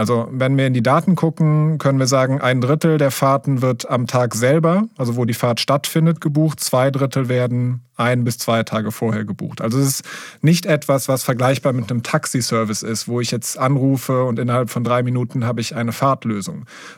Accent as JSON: {"language": "German", "town": "Röttgen", "region": "North Rhine-Westphalia", "country": "Germany", "tie": "born or raised there", "said": "das ist ja um die Ecke, wo ich aufgewachsen bin in Röttgen."}